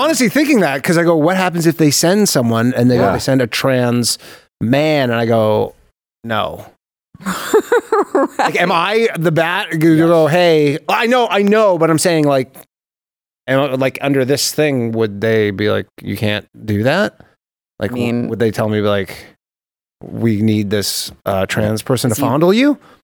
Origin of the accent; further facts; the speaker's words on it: Canada; I'm also Canadian, right?